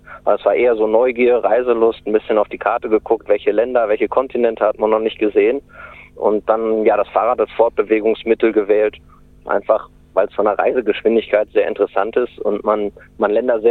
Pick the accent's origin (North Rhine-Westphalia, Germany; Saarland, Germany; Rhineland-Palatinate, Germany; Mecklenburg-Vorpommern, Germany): North Rhine-Westphalia, Germany; Hamm; ich bin Ende September in meiner Heimatstadt in Hamm im Ruhrgebiet gestartet.